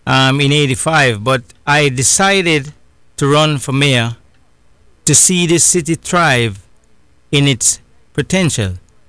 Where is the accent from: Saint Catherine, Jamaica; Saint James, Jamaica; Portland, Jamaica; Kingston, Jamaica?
Kingston, Jamaica; now in Palm Bay, United States; I was born and raised in Kingston, Jamaica.